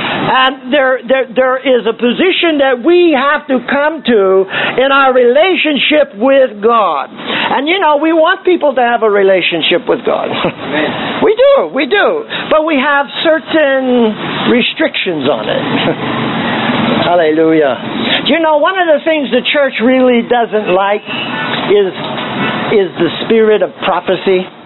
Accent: California, United States; I come from California, by the way

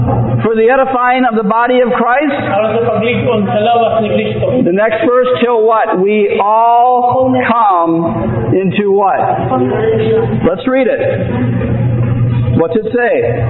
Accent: Florida, United States; I come from South Florida and I should be used to this heat, but it's rather warm.

